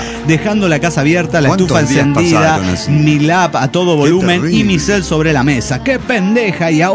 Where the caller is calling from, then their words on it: San Antonio, Texas, United States; de San Antonio, Texas.